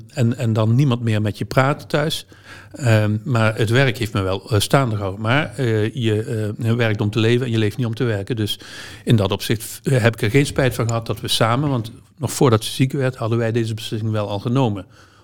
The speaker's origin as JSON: {"language": "Dutch", "region": "Limburg", "country": "Netherlands", "said": "Ik kom uit Zuid-Limburg."}